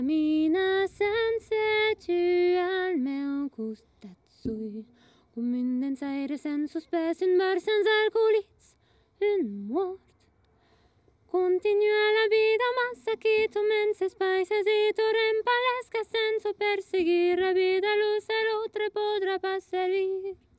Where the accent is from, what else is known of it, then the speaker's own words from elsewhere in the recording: Condom-d'Aubrac, Occitanie, France; Je viens de Condon d'Aubrac